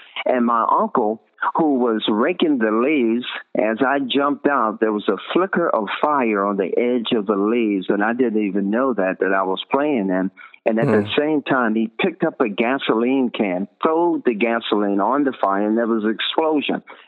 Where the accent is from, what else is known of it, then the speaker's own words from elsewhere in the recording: Henrico County, Virginia, United States; I grew up outside of Richmond, Virginia, in a county called Henrico County.